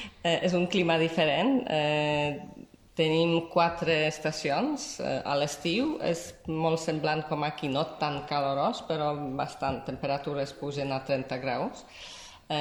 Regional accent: Warsaw, Masovian Voivodeship, Poland; Catalan is a second language; now in Spain; Soc de Varsovia, de la capital.

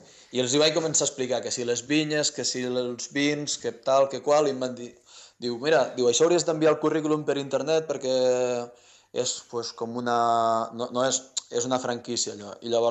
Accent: Catalonia, Spain; els vaig dir, mira, que sóc del Priorat, saps, que sé de vi

